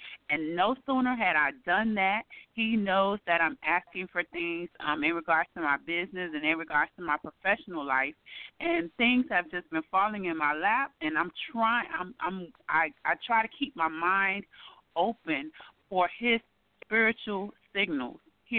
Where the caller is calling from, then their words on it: Miami, Florida, United States; Hi. I'm calling in from Miami.